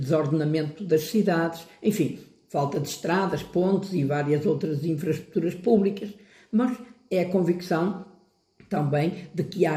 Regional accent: Portugal; como português, como padre, como cidadão do mundo, só me posso alegrar e associar à festa.

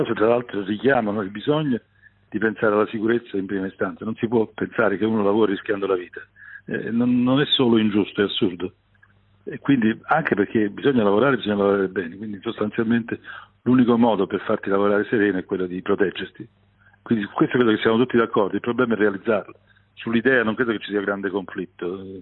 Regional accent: Naples, Campania, Italy; io sono napoletano è che Napoli è una città meravigliosa, piena di cultura, di intelligenza, di creatività, di bellezze naturali e di storia. Però è un po' incasinata.

